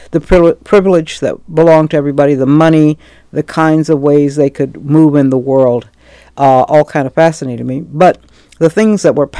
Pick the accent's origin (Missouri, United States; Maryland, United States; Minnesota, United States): Missouri, United States; St. Louis; also born or lived in Nashville / Mount Vernon / Chicago / Jefferson City; I was born and raised in the Midwest.